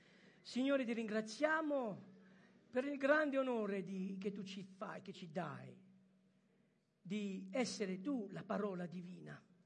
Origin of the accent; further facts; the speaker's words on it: France; also born or lived in Malta; sono francese, non lo so. Sono nato in Francia, cresciuto in Francia, fatto il militare in Francia, dici che dove fai tu il militare, tu sei, mangio italiano, tu parlo con le mani. Poi, i miei genitori sono italiani, ho vissuto a Malta